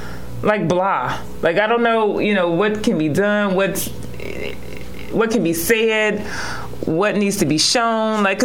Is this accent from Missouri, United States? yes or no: yes; St. Louis, Missouri, United States; Of course, we all know what's going on in my hometown of St. Louis right now.